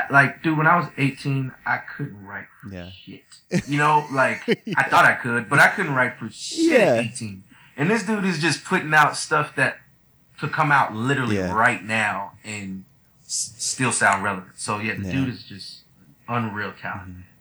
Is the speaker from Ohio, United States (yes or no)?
no; Austin, Texas, United States; I grew up in Austin.